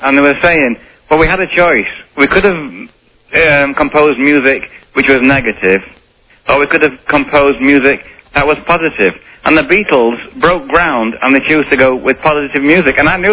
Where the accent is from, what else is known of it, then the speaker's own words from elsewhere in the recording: United Kingdom; now in United States; Well, I am originally from Britain, but I'm now an American.